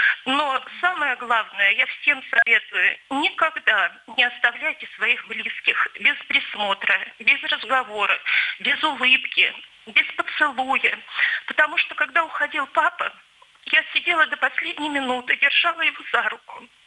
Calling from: Belgorod Oblast, Russia; Я звоню из Белгородской области.

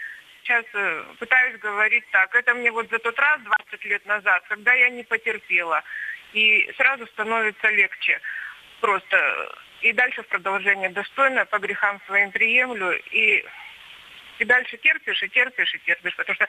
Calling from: Yekaterinburg, Sverdlovsk Oblast, Russia; Я звоню вам из Екатеринбурга

